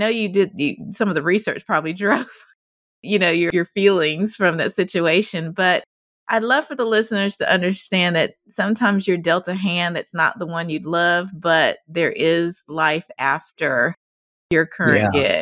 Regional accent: Deep South, United States; I grew up in the Deep South where it was challenging to be a person of color back then.

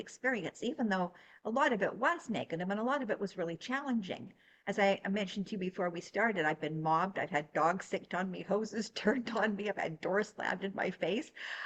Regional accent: Canada; And I come from Canada, where it really is a melting pot of so many different nationalities, like the U.S.

